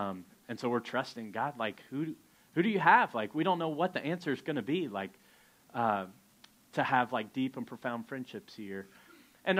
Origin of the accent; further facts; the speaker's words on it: Canada; And we're not weird. I promise, we're not weird. We're just Canadian.